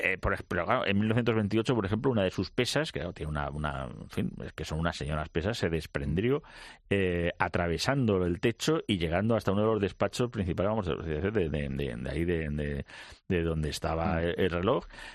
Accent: Madrid, Community of Madrid, Spain; los que somos de Madrid estamos en nuestra casa.

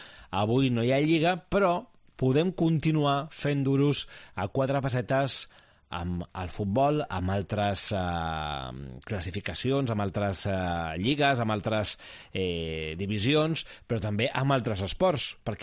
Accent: Badalona, Catalonia, Spain; Escolta, jo soc de Badalona

